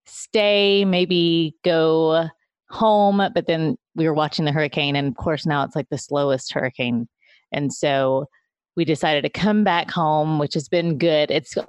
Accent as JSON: {"language": "English", "country": "Philippines", "tie": "born there", "said": "Yeah. So I was born in the Philippines."}